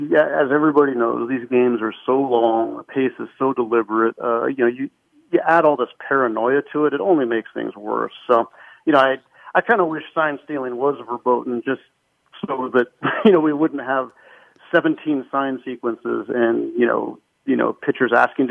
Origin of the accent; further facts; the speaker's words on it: West Coast, United States; I'm from the West Coast, so I have a fair share of Dodger fan friends and relatives